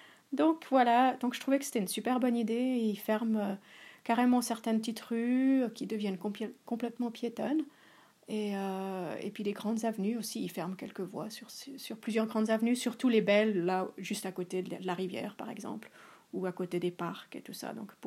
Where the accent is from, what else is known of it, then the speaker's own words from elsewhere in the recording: Switzerland; accent: Swiss; Et puis, comme ça, vous pouvez entendre mes et puis mon accent suisse.